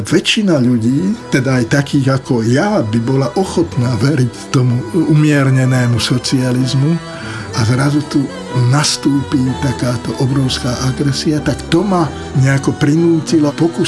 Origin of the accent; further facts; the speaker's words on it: Trnava Region, Slovakia; som pochádzal z prostredia, v ktorom ani na chvíľu nebol komunizmus a socializmus v mojom detstve v Trnavskom uznávaný. Možno to bolo tým, že moji rodičia boli veriaci a komunizmus sa zakladal na popieraní viery.